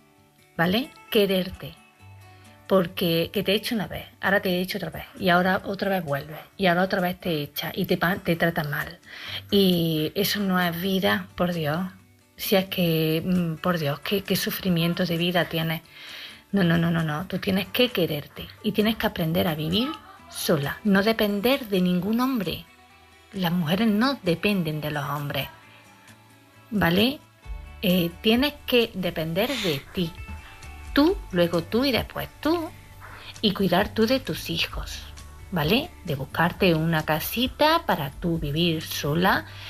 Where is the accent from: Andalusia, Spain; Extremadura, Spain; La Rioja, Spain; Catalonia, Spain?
Andalusia, Spain; Córdoba; de Córdoba